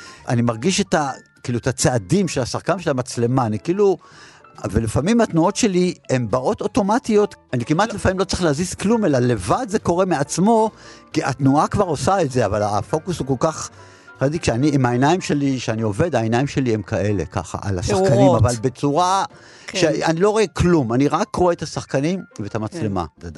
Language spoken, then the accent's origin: Hebrew; Jerusalem, Jerusalem District, Israel; גדלתי בירושלים, שירושלים הייתה בעיניי אז כמו מושב. היו שכונות של בתים